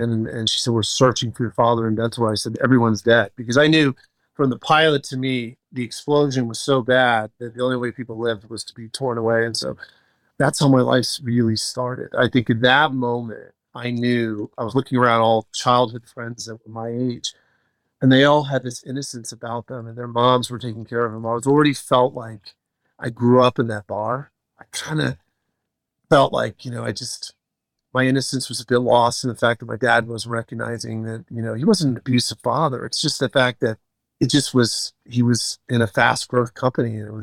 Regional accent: Florida, United States; So I grew up down in South Florida.

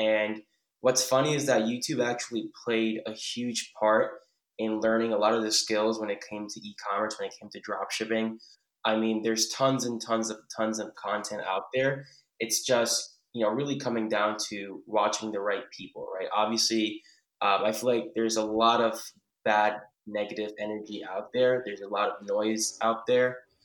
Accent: New Jersey, United States; I'm originally from New Jersey.

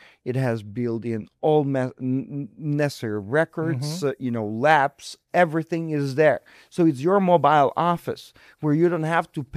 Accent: Ukraine; English is a second language; moved away as an adult; now in Chicago, United States; I was born and raised in Ukraine, and I moved to United States about 14 years ago. Mm-hmm. I landed in Chicago

